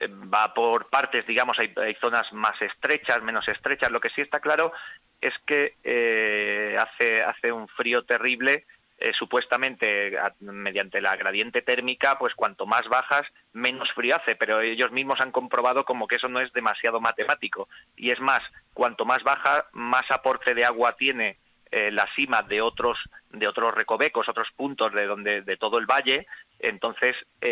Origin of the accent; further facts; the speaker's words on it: Seville, Andalusia, Spain; siendo incluso sevillano como yo